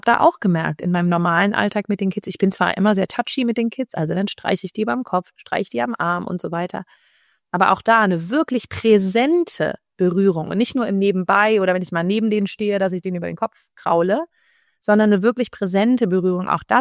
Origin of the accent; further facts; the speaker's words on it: Northern Germany, Germany; born there; Ich bin ja in Norddeutschland geboren, aber irgendwie bin ich gefühlt irgendwie Spanierin.